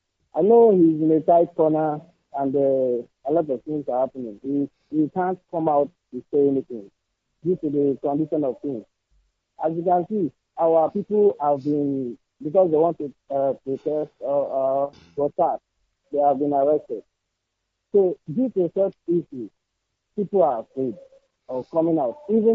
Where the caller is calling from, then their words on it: Benue, Nigeria; I'm calling from Benue State.